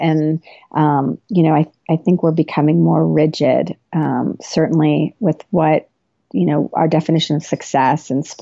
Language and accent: English; New Jersey, United States; I grew up in New Jersey in the 80s, and I played three different sports